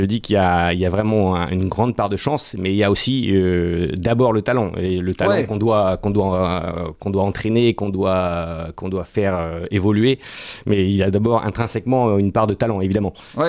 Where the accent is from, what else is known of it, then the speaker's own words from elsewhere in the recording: Auray, Brittany, France; Ouais, je suis natif du Morbihan, ouais, d'Auray, dans le 56. Donc, et je suis un Breton. Ouais, Breton et Mayennais d'adoption.